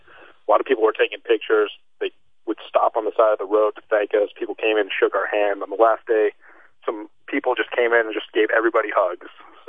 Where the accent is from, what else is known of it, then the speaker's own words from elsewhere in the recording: Sitka, Alaska, United States; I told them, I'm from Sitka normally. They're like, oh, good. At least you know something about removing snow.